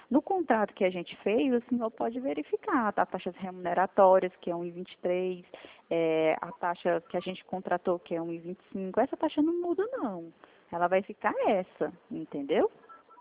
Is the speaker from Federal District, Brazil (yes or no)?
yes; Brasília, Federal District, Brazil; Eu sou aqui de Brasília, você é de Goiânia, né? Eu tenho parentes aí de Goiânia.